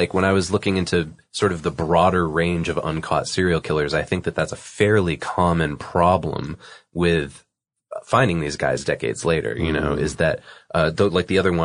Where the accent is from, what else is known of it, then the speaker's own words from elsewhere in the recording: Boston, Massachusetts, United States; because I'm from the Boston area and New Bedford's pretty close to Boston, Massachusetts.